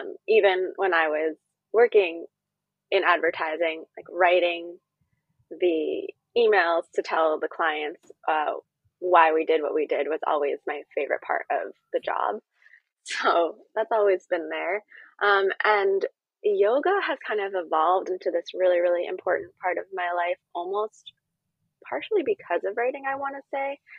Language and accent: English; Queens, New York, United States; I am from Queens, New York.